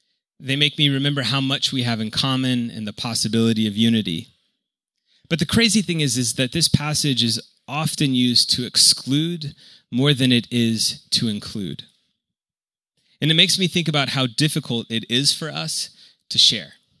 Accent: Kansas City, Missouri, United States; I'm from Kansas City, Missouri, which is split down the middle of Missouri and Kansas.

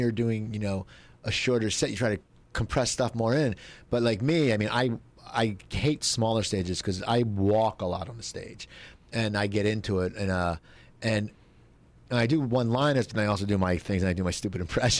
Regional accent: Cherry Hill, New Jersey, United States; When I did my hometown in Cherry Hill and Marlton, everything's changed since I've been back there.

